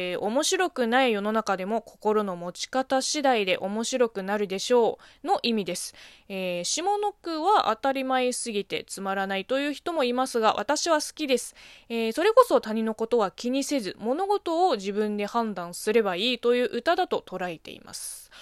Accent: China; Japanese is a second language; この番組は中国生まれ中国育ちの

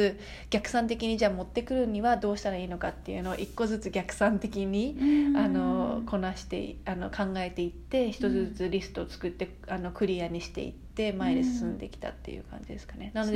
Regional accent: Hokuriku, Japan; 特に私の地元の北陸のお酒を

